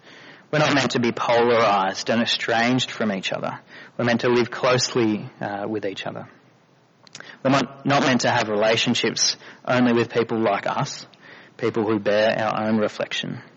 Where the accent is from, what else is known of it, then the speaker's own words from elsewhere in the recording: Lismore, New South Wales, Australia; You can tell I grew up in Lismore.